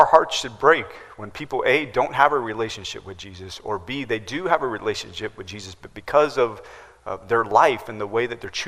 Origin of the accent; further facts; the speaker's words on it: Midwest, United States; I grew up in the Midwest, and we used to go to the Sizzler every once in a while.